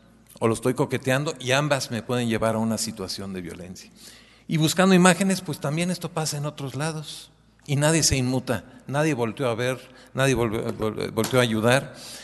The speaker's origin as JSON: {"language": "Spanish", "region": "Guanajuato", "country": "Mexico", "said": "Soy nacido en México, entonces no crean que vengo a criticar desde fuera."}